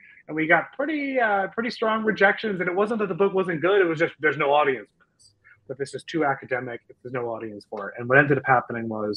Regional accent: United States; I traveled to Singapore. I'm American. I lived in the UK.

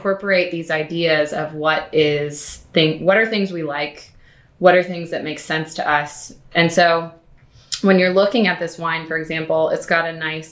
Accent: Kentucky, United States; now in San Francisco, United States; Well, I will tell you, I grew up in Kentucky. So being on horse farms was where I always was experiencing my little childhood life.

